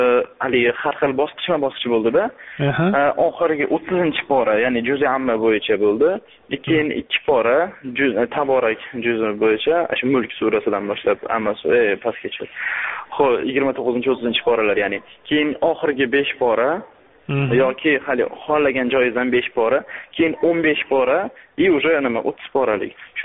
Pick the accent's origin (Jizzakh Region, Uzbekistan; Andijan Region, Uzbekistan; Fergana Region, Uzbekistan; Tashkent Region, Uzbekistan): Fergana Region, Uzbekistan; Fergana; moved away as an adult; O'zbekistonni Farg'ona shahridanman, Farg'onani o'zidan. Ukrainaga shu 2011 yilda shu o'qishga kelganman. Lugansk shahriga, Ukraina Lugansk shahrida, sharqiy Ukrainada joylashgan